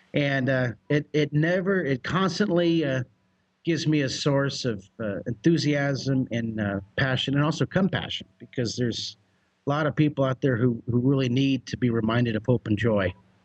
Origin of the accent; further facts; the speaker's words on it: United States; I'm a American.